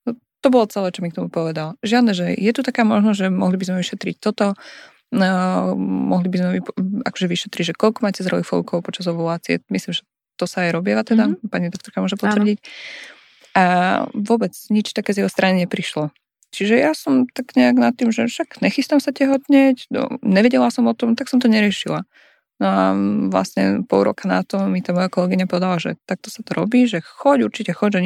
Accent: eastern Slovakia, Slovakia; ja pochádzam z východného Slovenska

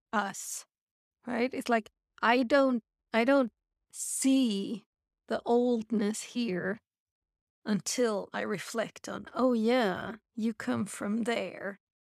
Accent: Malmö, Skåne, Sweden; English is a second language; now in North America; But I come from Malmö, and the house I lived in was built in 1896.

